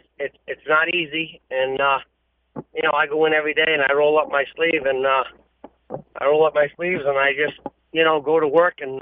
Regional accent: Rhode Island, United States; Well, it's funny. My father owned a couple horses, and I had a couple ponies, and I used

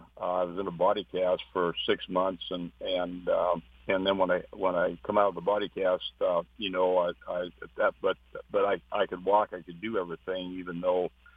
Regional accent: Montana, United States; because that was my home state

